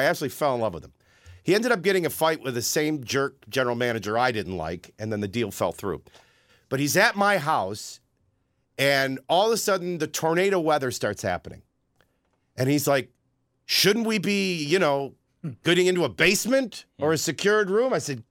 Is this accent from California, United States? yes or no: no; Oklahoma, United States; Now, we're from Oklahoma, so I want to tell a quick story.